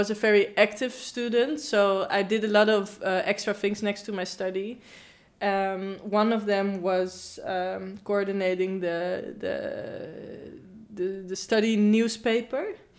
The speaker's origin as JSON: {"language": "English", "town": "Zutphen", "region": "Gelderland", "country": "Netherlands", "tie": "born or raised there", "also_born_or_lived": "Amersfoort", "lives_now": "Amsterdam, Netherlands", "said": "Well, I was born in Amersfoort in the middle of the Netherlands, but moved to Zutphen when I was a couple of months. So I was raised in Zutphen, and then but I've been living in Amsterdam now for almost 12 years."}